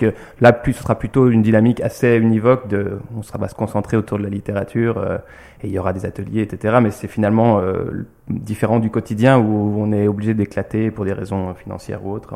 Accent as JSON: {"language": "French", "town": "Lyon", "region": "Auvergne-Rhône-Alpes", "country": "France", "tie": "born there", "said": "Oui, je suis né à Lyon."}